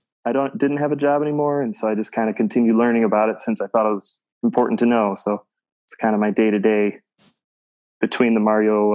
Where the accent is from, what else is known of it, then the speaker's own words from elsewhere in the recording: Macomb, United States; And when I grew up in Macomb, it's kind of like, let's drive over to the strip mall and maybe 7-Eleven.